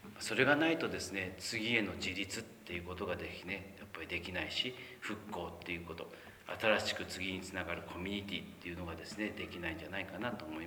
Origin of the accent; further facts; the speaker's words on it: Minamiaso, Kumamoto, Japan; 実は阿蘇の大橋があるところはですね、私の実家があるところで、あそこの橋から歩いて5分ぐらいのところに実家がありまして、で、そこは立野地区っていうところなんですけども、